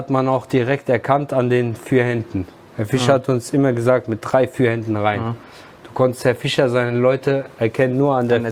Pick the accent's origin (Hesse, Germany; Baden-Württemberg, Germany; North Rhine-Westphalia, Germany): Hesse, Germany; Wiesbaden; Bei mir ist das so gewesen, ich bin zwar in Wiesbaden geboren